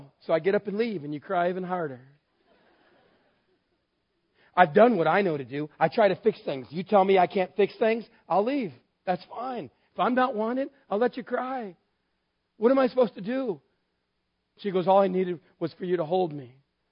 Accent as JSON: {"language": "English", "region": "Texas", "country": "United States", "tie": "born or raised there", "said": "See, I grew up in West Texas with a bunch of boys, a very big, strong dad, a very strong mom."}